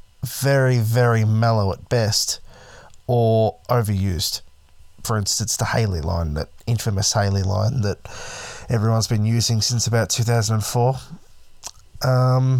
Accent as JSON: {"language": "English", "country": "Australia", "said": "because I am an Aussie bloke recording raps in a Ghetto's World."}